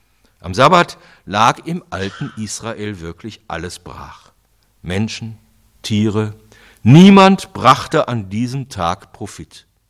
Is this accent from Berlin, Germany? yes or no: no; Cologne, North Rhine-Westphalia, Germany; lange Zeit in meiner Heimatstadt Köln tätig